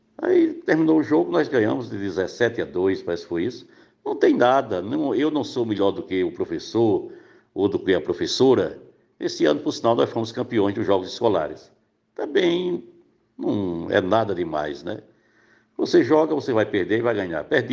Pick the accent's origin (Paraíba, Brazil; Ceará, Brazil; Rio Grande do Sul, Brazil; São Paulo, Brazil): Paraíba, Brazil; Brejo do Cruz; Eu sou natural de Brejo Cruz, morei, nasci na zona rural, tenho pouco conhecimento da cidade